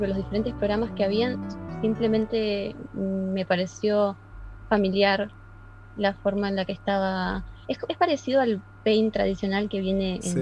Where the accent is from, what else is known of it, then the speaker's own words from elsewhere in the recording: Argentina; Bueno, yo soy de Argentina.